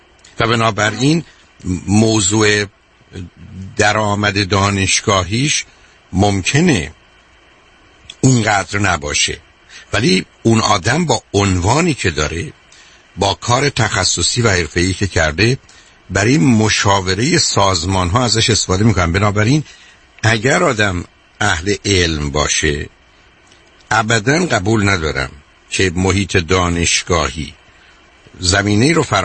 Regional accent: Iran; moved away; مثل ماهایی که از ایران آمدیم

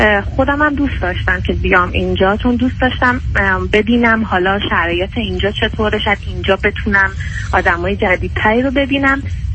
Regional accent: Iran; moved away as an adult; now in Canada; من از ایران مهاجرت کردم به عنوان اسکیل ورکر.

